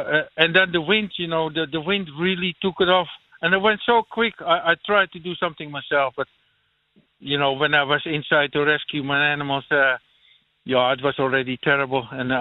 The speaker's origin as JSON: {"language": "English", "town": "Amsterdam", "region": "North Holland", "country": "Netherlands", "second_language": "English", "moved": "as an adult", "lives_now": "Ireland", "said": "I'm original from Amsterdam"}